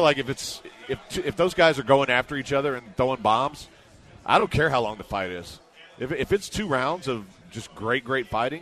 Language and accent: English; Houston, Texas, United States; but I'd already told him I was from Houston.